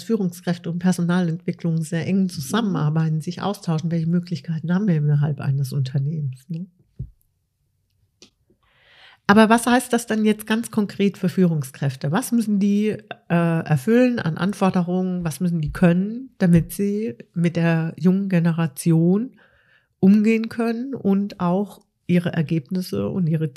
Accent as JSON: {"language": "German", "region": "Baden-Württemberg", "country": "Germany", "tie": "born or raised there", "said": "also ich bin noch mit dem Satz als Schwäbin groß geworden, nicht gelobt ist gelobt genug."}